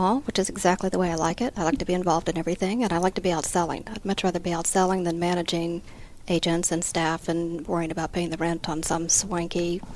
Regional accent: Atlanta, Georgia, United States; I grew up in Atlanta, grew up in Buckhead, went to Westminster, lived here most of my life

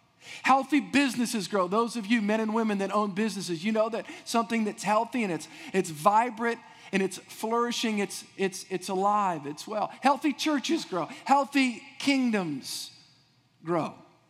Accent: Louisiana, United States; And I grew up in, as Jeremy said, I grew up in South Louisiana.

